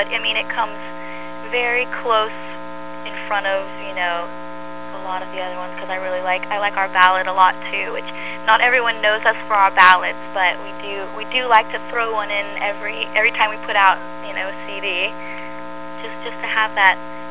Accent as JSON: {"language": "English", "town": "Palm Springs", "region": "California", "country": "United States", "tie": "born or raised there", "moved": "as an adult", "lives_now": "Los Angeles, United States", "said": "I moved to LA from Palm Springs, where I had grown up, and started meeting musicians and really cool, interesting people."}